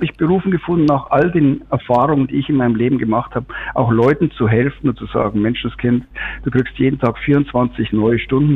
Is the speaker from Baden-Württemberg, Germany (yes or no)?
no; Munich, Bavaria, Germany; Ich komme aus München.